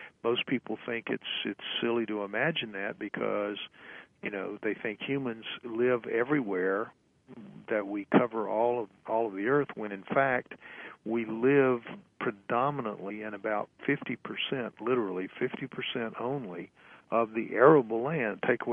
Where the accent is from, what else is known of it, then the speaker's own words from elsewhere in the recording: Louisiana, United States; I'm from Louisiana. Most of that was going on in the Pacific Northwest.